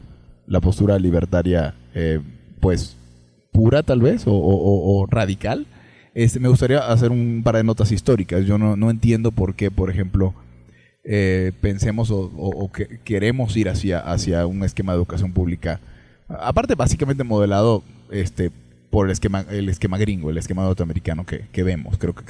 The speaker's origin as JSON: {"language": "Spanish", "country": "Venezuela", "tie": "born or raised there", "said": "cuando yo crecí en Venezuela, le preguntabas a cualquier persona y si tenía para pagar una escuela privada, la pagaba."}